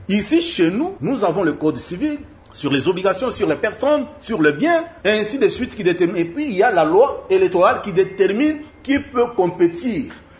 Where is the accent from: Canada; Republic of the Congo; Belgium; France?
Republic of the Congo; Nous sommes tous des Congolais sans notre volonté. L'histoire a fait que nous soyons des Congolais.